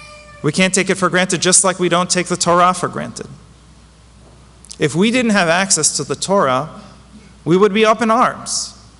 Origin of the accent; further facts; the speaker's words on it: Connecticut, United States; To give you perspective, that's bigger than my home state of Connecticut.